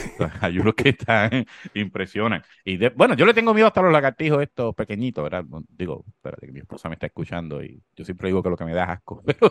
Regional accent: Corozal, Puerto Rico; yo soy de Corozal y siempre tengo un chistecito, ¿verdad?

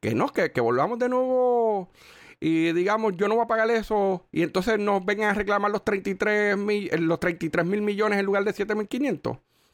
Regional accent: Puerto Rico; somos los puertorriqueños los que tenemos que pagar o enfrentarnos a las consecuencias

